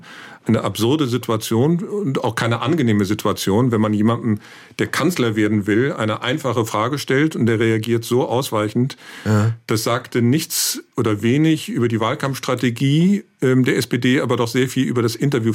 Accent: Rhineland, Germany; born there; ich bin gebürtiger Rheinländer.

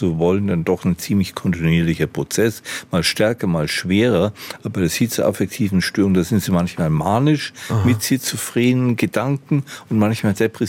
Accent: Bavaria, Germany; ich bin in Bayern aufgewachsen, in der Gegend dort.

